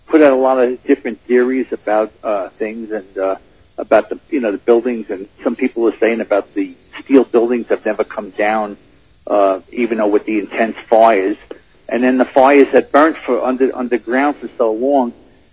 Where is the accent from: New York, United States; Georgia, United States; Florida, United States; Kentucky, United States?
New York, United States; New York City; I grew up in Brooklyn and then Staten Island.